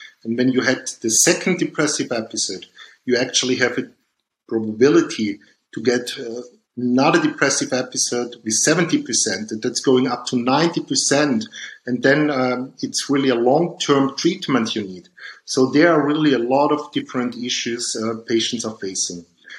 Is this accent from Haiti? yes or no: no; Dornbirn, Vorarlberg, Austria; born there; English is a second language; I was born in Dombien, that's near the Lake of Constance in Vorarlberg in Austria. And then I studied in Vienna and did some law studies, went also to England to have some law studies.